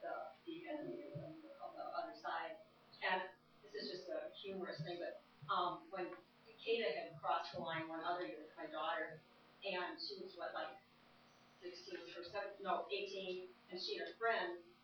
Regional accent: Los Angeles, California, United States; And we're from Los Angeles, and we have observed our friends at the Los Angeles Catholic Workers over the past 30 years.

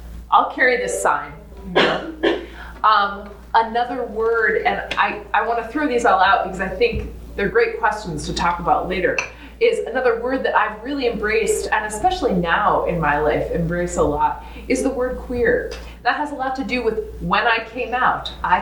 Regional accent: New York City, New York, United States; I was raised in New York City, in a really liberal inner city Lutheran church

